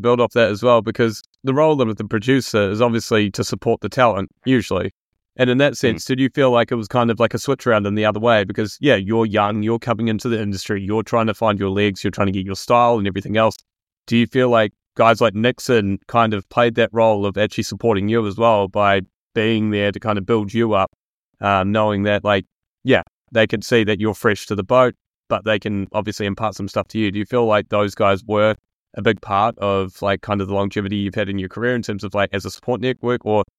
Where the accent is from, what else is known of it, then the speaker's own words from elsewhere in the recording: Christchurch, Canterbury, New Zealand; he's very white, and we're from the South. I'm from Christchurch, which isn't maybe the most like highly dense populated area with lots of Maori and Pacifica people.